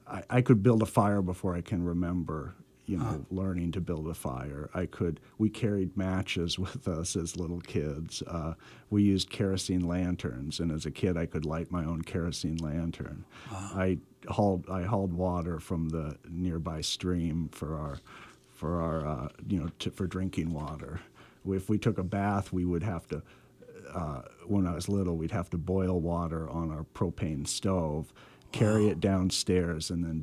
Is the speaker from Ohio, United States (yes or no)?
no; Alaska, United States; I think I've never felt downcast because I was from Alaska.